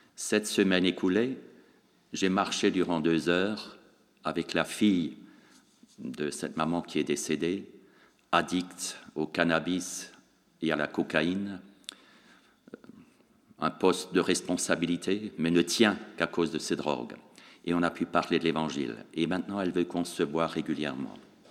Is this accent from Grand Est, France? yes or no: yes; Grand Est, France; Et nous venons de la région de Strasbourg. D'ailleurs, vous le remarquerez à mon accent, il est un peu différent de l'accent belge, mais il est bien prononcé.